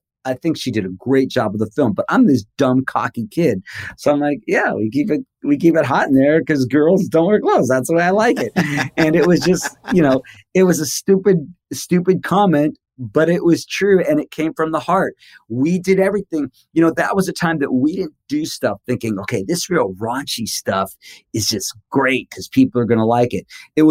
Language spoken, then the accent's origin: English; United States; Which used to be really weird because I grew up with in America, we had like Captain Kangaroo and Mr. Rogers and Sesame Street.